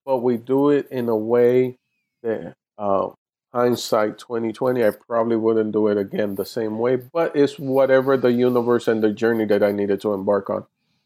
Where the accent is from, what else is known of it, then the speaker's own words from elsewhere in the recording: Miami, Florida, United States; from my hometown in Miami, Florida.